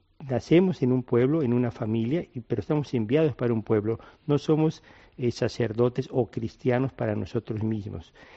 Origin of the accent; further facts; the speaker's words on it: Mexico; los que venimos de México y también de Latinoamérica, nosotros fuimos llamados la Nueva España.